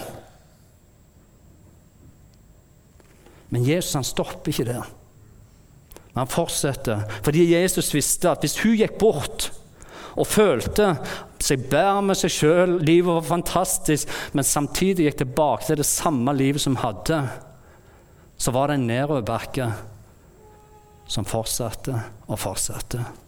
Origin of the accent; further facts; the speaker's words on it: Bryne, Rogaland, Norway; når jeg vokste opp på Bryne